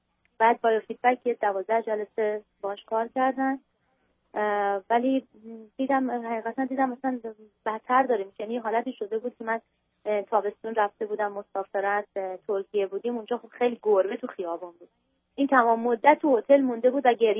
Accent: Iran; also born or lived in Europe; now in United States; من حدود 7 سالی که از ایران و بیرون اومدم و حدود 5 سالی که اینجا هستم.

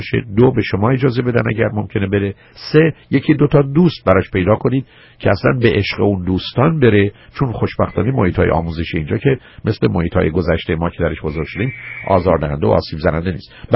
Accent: Iran; now in United States; در خانه شما زبان فارسی رو دارید و ما ایرانی هستیم

